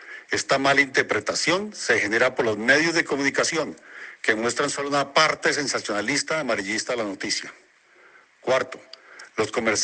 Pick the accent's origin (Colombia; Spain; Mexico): Colombia; somos más los colombianos buenos que los malos.